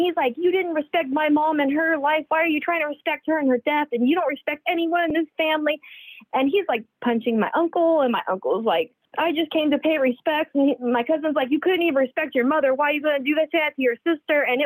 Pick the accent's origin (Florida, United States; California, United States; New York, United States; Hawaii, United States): California, United States; Like, I'm from the Bay Area, California.